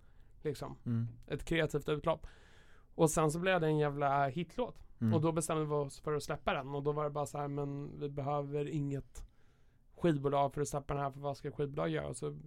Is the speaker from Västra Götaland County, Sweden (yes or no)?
no; Stockholm, Stockholm County, Sweden; Ja, jag är från Stockholm.